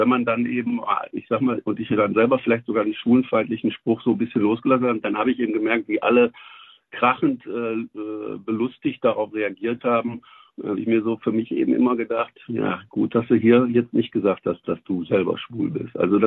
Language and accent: German; Hesse, Germany; in meiner Heimatstadt Hessen.